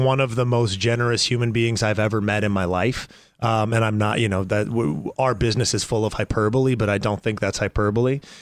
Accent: Canada; I come from Canada, and it was a hockey background there.

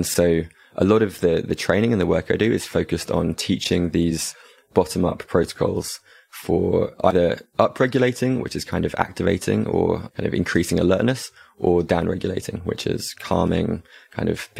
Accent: England, United Kingdom; Growing up in England as a guy

